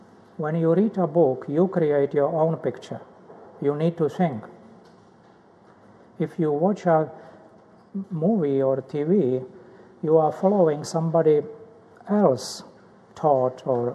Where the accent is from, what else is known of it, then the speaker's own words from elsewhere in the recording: Prague, Czechia; now in United States; I was born in a very difficult time. I grew up after war, and I grew up in Prague in Czechoslovakia.